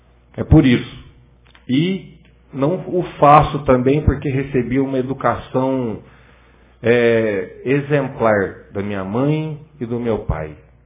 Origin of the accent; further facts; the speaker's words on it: Ijaci, Minas Gerais, Brazil; Fora que somos nascidos, criados em Ijaci.